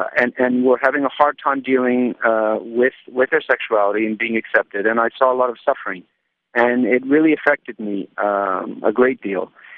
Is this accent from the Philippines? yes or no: no; Quebec, Canada; I did two nights at Place des Arts, and it was really my, you know, farewell concert. It was in my hometown